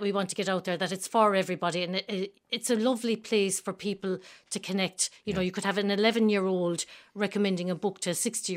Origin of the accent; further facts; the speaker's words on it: Listowel, Munster, Ireland; I grew up in Listowel in County Kerry.